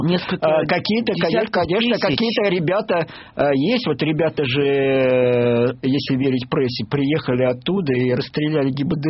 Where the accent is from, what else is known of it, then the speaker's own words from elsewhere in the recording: Crimea, Ukraine; Я сам крымчанин. Вот, я, мое детство прошло в Крыму.